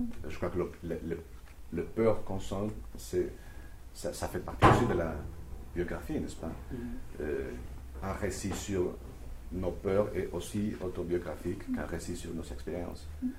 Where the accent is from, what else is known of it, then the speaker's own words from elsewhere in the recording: Colombia; moved away; Peut-être parce que j'ai quitté la Colombie, entre autres raisons, à cause de la violence, du terrorisme.